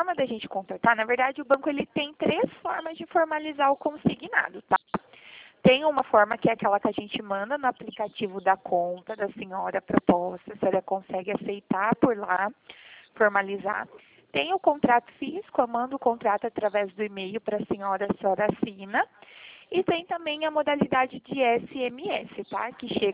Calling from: Limeira, São Paulo, Brazil; Eu falo aqui de Limeira, do estado de São Paulo.

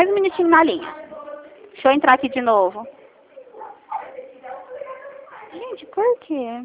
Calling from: Ribeirão Preto, São Paulo, Brazil

